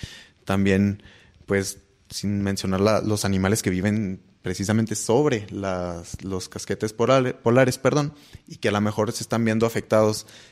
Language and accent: Spanish; Chihuahua, Mexico; Nosotros como norteños sabemos que diario estamos enfrentándonos al desierto, a la sequía.